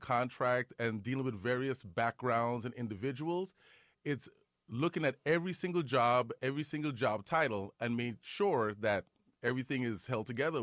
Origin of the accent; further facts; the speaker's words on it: Guyana; born there; Yes. I was born in Guyana.